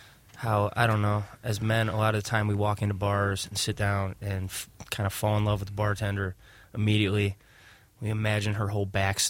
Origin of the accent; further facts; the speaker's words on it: Cleveland, Ohio, United States; also born or lived in Austin, United States; and then I spent a little time in Austin actually after I got out of school, and then came back. But I was born and raised in Cleveland for the most part, and now I'm back in Seven Hills.